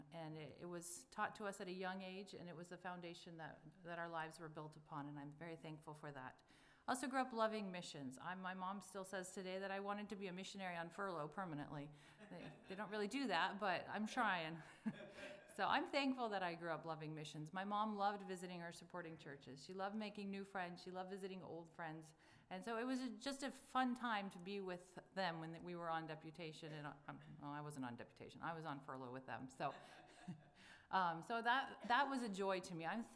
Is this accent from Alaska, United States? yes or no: yes; Alaska, United States; I grew up in Alaska. My parents were missionaries up there. I grew up in a small little town called Leavelock, Alaska. It's a bush village, and it was a town of about 100 people.